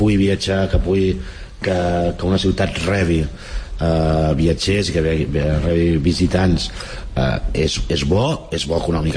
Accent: Sabadell, Catalonia, Spain; Jo sóc de Sabadell, sí.

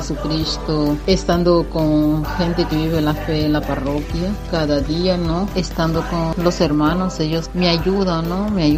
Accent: Angola; now in Tenerife, Spain; soy de Angola. Llevo viviendo ya aquí en España, concretamente en Tenerife, 22 años. Vivo mi fe en la parroquia Nuestra Señora de la Encarnación.

